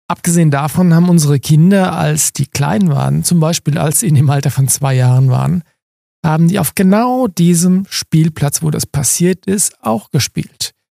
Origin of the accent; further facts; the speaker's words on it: Aschaffenburg, Bavaria, Germany; Ich bin in Aschaffenburg geboren. Ich bin hier groß geworden die meiste Zeit, lebe hier die meiste Zeit. Ich habe nur wenige Jahre meines Lebens außerhalb von Aschaffenburg verbracht. Aschaffenburg ist meine Heimat. Aschaffenburg ist meine Stadt.